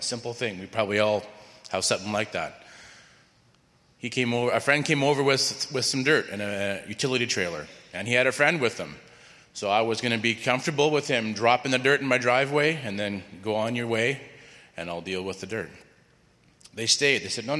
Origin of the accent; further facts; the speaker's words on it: Canada; we're very Canadian, we wave and say hello